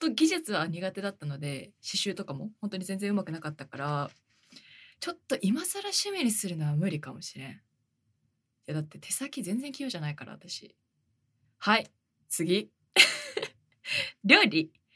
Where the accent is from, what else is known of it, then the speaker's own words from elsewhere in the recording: Kumamoto, Japan; now in Tokyo, Japan; 熊本全然坂ないんですよ。私熊本出身なんですけど